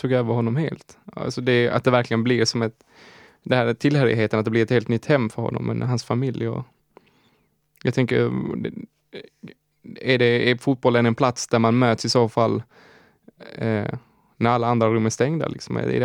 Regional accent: Malmö, Skåne, Sweden; Men jag är ju själv från Malmö.

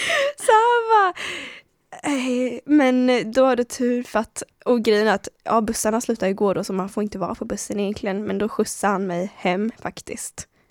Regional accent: Karlskoga, Örebro County, Sweden; accent: Karlskoga; jag är från Karlskoga. Jag gick gymnasiet i en annan stad, Örebro, som är lite större än Karlskoga.

